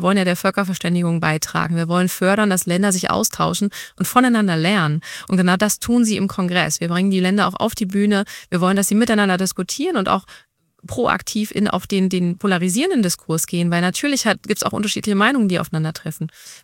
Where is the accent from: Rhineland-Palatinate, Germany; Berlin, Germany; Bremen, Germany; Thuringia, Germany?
Berlin, Germany; ich bin Berlinerin